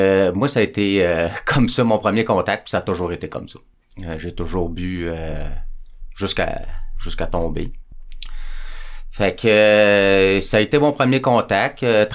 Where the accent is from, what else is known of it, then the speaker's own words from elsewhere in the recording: Longueuil, Quebec, Canada; Je viens de Longueuil.